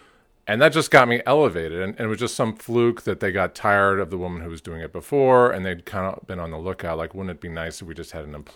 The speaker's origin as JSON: {"language": "English", "town": "Cleveland", "region": "Ohio", "country": "United States", "tie": "born or raised there", "said": "So, grew up in Cleveland. My father was a teacher. My mom's a teacher. And all 12 years, all boys school."}